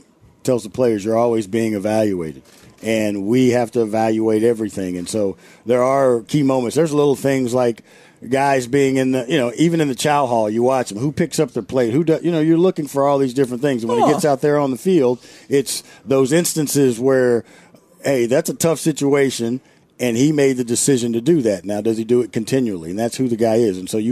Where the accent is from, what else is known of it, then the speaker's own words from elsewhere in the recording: Houston, Texas, United States; The only thing, Houston. I'm from Houston, so